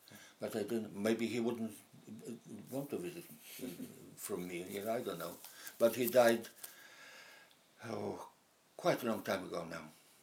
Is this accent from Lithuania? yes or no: yes; Vilnius, Vilnius County, Lithuania; English is a second language; now in United Kingdom; Anyway, I'm from Vilna.